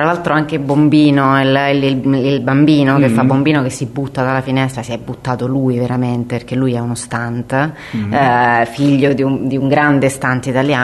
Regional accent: Taranto, Apulia, Italy; accent: Tarantino; perché sono della Taranto Nuova

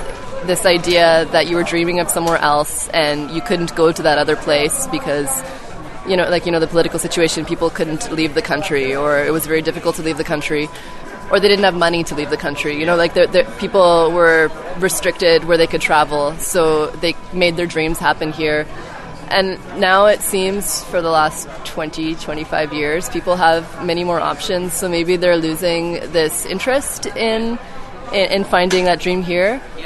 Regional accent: Canada; So I'm glad it kind of comes out in the film that I'm Canadian

